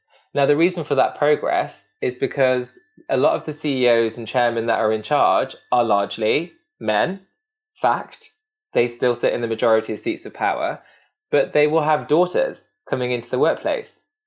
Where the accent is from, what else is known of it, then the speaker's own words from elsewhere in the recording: Derby, East Midlands, United Kingdom; I'm Indian, I'm Sikh, I'm working class, I'm from Derby